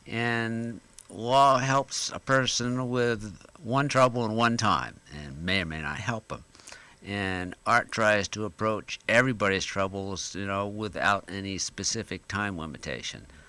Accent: Florida, United States; Growing up in Florida, and what is it, the late 60s, early 70s, where there was, a lot of controversy about law.

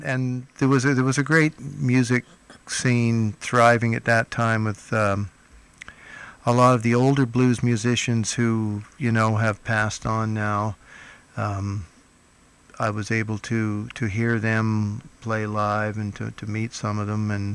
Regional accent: Toronto, Ontario, Canada; also born or lived in Kansas, United States; I was born in Kansas, but I moved up to Toronto.

